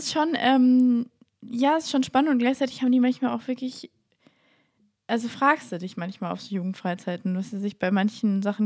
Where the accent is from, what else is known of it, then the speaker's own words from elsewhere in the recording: Munich, Bavaria, Germany; Das war voll das Naturerlebnis für mich als Münchner Stadtkind.